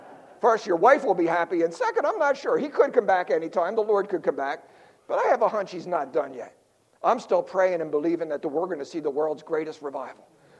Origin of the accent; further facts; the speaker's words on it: Philadelphia, Pennsylvania, United States; So he's walking the streets of Philadelphia. I grew up in South Philly.